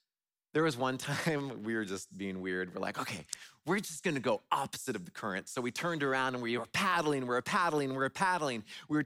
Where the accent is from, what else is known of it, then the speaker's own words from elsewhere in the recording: West Coast, United States; I remember when I was younger, I grew up on the West Coast.